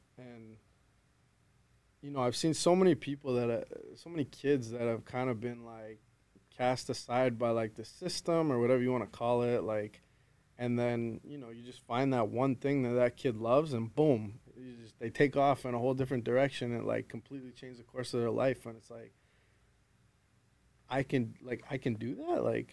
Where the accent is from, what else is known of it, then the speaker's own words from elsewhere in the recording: Halifax, Nova Scotia, Canada; also born or lived in Vancouver / New York City; now in Fort McMurray, Canada; I'm a city boy, so I was born and raised in Halifax, like right downtown, in the hustle and bustle of it. So after that, I lived in Vancouver, and after that, I lived in New York City.